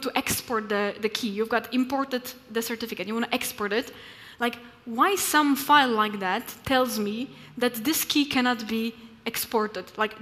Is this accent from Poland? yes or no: yes; Poland; English is a second language; By the way, I'm from Poland.